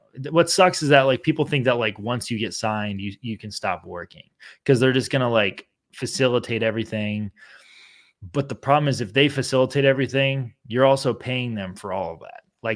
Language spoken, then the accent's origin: English; State College, Pennsylvania, United States; I'm from State College, yeah.